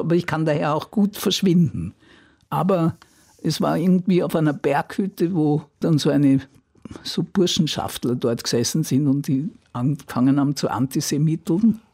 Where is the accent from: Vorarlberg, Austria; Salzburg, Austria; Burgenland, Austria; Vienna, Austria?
Vienna, Austria; Ich sage, ich bin Wienerin. Das ist mir schon lieber. Also Wien ist mir nahe, alles andere, also da fremdel ich ein bisschen.